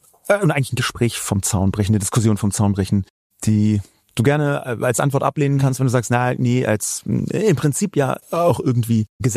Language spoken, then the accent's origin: German; Berlin, Germany; ich komme aus Berlin.